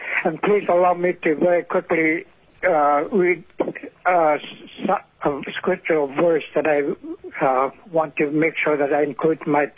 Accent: Shishmaref, Alaska, United States; first language Inupiaq; English is a second language; good morning in my Inupiaq language here in Shishmaref. … I was born and raised here in Shishmaref. And Shishmaref Eskimo name is Tiyaktak. Inupiaq is my first language

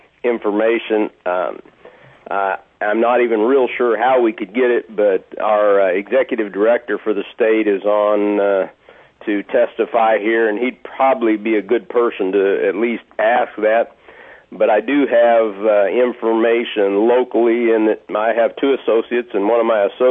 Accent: Alaska, United States; Born and raised in Alaska, had to leave to attend dental school. Returned, and I've practiced for 32 years now.

